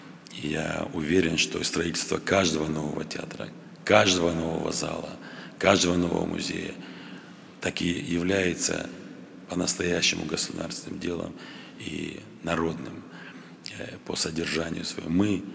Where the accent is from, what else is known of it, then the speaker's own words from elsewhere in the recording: Vladikavkaz, North Ossetia–Alania, Russia; Я был недавно у себя на родине, в Владикавказе, и увидел, как моя республика